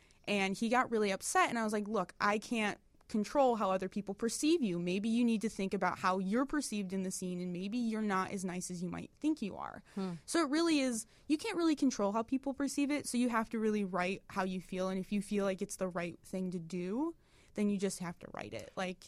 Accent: Detroit, Michigan, United States; now in Chicago, United States; Like we're from Detroit originally, so Detroit has a really heavy like Chicago influence.

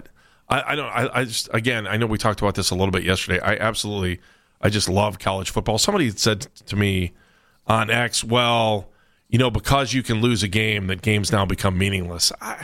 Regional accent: Ohio, United States; oh, I'm a Mid-American Conference guy. I'm from Ohio.

